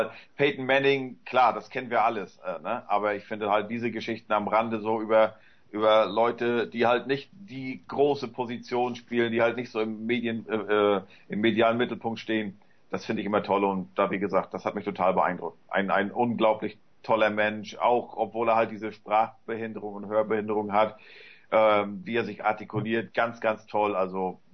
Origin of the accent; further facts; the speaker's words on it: Northern Germany, Germany; Ich persönlich, also ich bin ja auch als Norddeutscher oder generell wir als Deutsche